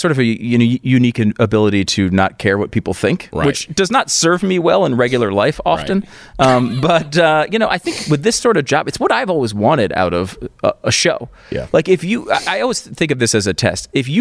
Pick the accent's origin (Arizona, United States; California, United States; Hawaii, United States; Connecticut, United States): Connecticut, United States; also born or lived in New York; I was born in New York. Mm-hmm. I grew up in Connecticut.